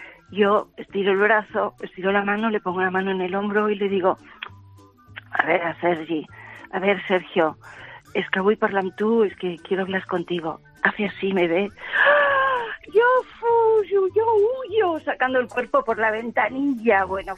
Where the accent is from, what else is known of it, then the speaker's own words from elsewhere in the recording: Île-de-France, France; Spanish is a second language; Francesa, sí, pero de cerca de París.